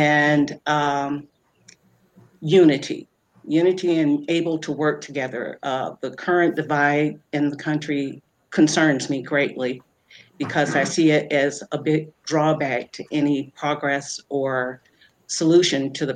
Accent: Chagrin Falls, Ohio, United States; also born or lived in Florida; I was born in Florida, grew up mainly in the Cleveland area, most of my life in the Chagrin Falls area.

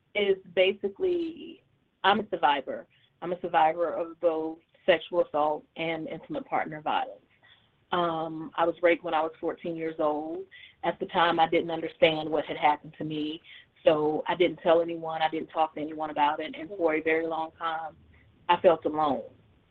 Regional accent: Rome, Georgia, United States; also born or lived in Hawaii / Atlanta; I was born in Hawaii, but I grew up in Georgia, partly in Rome, Georgia, partly in Atlanta, Georgia.

